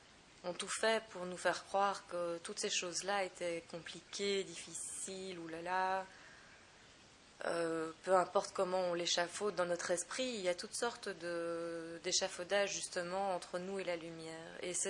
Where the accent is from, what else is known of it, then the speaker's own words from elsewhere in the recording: Brussels, Brussels-Capital Region, Belgium; en lui disant que je voulais en faire sur Bruxelles, puisque je suis de Bruxelles.